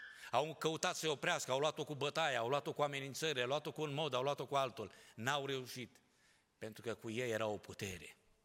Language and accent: Romanian; Romania; Noi ne bucurăm ca români, suntem un popor ospitalier și mă bucur, umblu atât în lumea aceasta și oriunde întâlnim frați români penticostali și parcă avem ceva aparte.